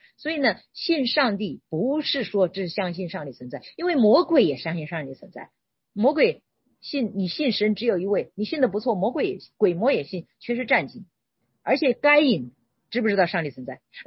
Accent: China; 我们中国人，我们这种

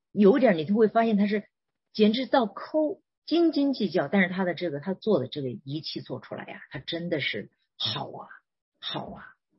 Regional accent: China; 你知道我们中国人为什么不愿意读？就因为我们没有契约精神，我们讨厌这些繁琐的东西。

